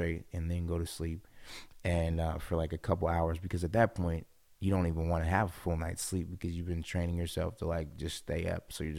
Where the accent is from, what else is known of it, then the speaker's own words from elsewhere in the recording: Seattle, Washington, United States; I was all over the place, but the Central District, that's my neighborhood. I was out there. Man, we've been all over Seattle though